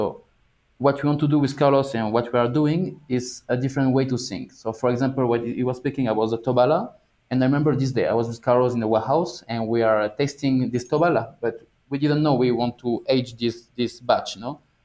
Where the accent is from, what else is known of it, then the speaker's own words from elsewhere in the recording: Nouvelle-Aquitaine, France; also born or lived in Bordeaux; I'm from France. I used to live in Bordeaux.